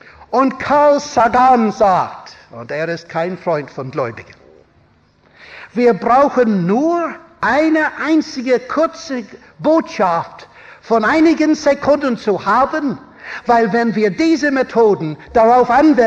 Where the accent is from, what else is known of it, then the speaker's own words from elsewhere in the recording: Armagh, Northern Ireland, United Kingdom; German is a second language; Es war der Erzbischof von meiner Heimatstadt in Armagh in Irland